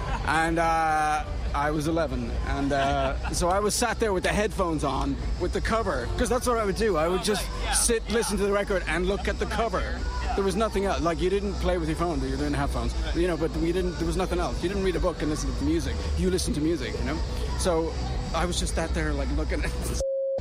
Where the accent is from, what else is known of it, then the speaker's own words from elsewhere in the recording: Ireland; I grew up in Ireland, and back then it was like